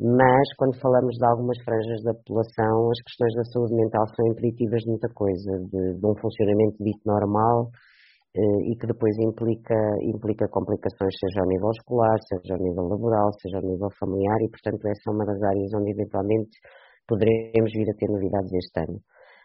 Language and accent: Portuguese; Sever do Vouga, Aveiro, Portugal; now in Aveiro, Portugal; Eu não sou de Aveiro, não sou de cá, já cá, sou de Severo do Vouga, a terra mais bonita do mundo, já agora.